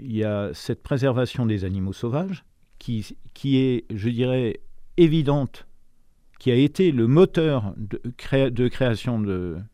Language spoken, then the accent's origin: French; Grand Est, France; je suis originaire des Ardennes. Et donc, je pense que c'est un lieu privilégié puisque j'étais dans la partie forestière des Ardennes et jusqu'à l'âge de 18 ans. Donc, j'en ai 70 aujourd'hui